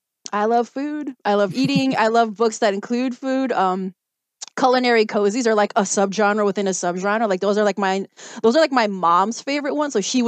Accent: Chicago, Illinois, United States; I was born and raised in Chicago. You know, I've never lived in the Philippines. I've visited a few times.

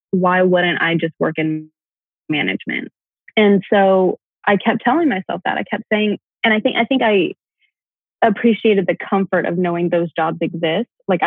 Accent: Georgia, United States; I grew up in Southeast Georgia. So I'm way on the other side of where you are on the West Coast. Grew up there, spent my whole childhood there, and then went to a small liberal arts school in the North Georgia mountains.

